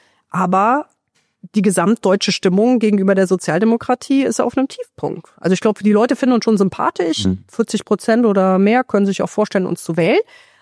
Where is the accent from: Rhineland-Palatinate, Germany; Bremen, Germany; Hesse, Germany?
Rhineland-Palatinate, Germany; Konz; Ich bin selbst ein Landkind. Trier ist eine Stadt mit 100.000, aber ich bin nicht in Trier aufgewachsen, sondern in Konz, 10 Kilometer grob südlich von Trier.